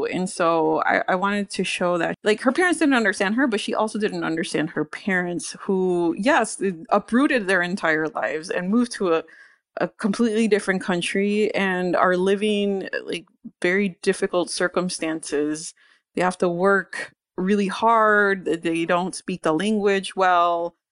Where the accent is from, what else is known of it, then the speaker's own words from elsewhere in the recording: Cicero, Illinois, United States; I grew up in Cicero, which is right on the border of Chicago. You know, I would walk a block and I was in the city.